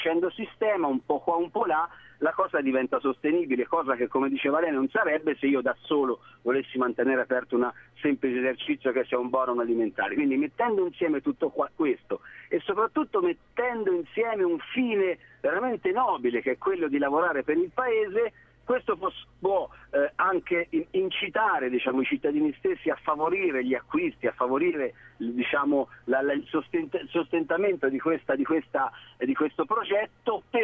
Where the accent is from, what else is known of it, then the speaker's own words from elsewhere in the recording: Petroio, Tuscany, Italy; Petroio è il mio paese, tra l'altro, dove sono nato e sono cresciuto.